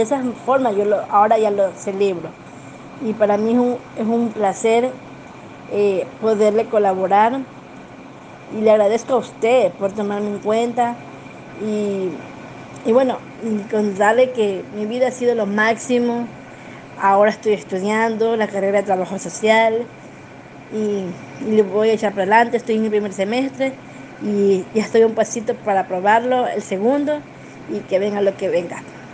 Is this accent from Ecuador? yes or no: yes; Ecuador; Tengo 32 años, soy de Ecuador.